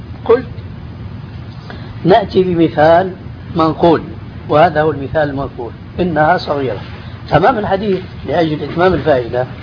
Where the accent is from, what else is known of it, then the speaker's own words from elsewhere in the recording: Syria; عندنا في سوريا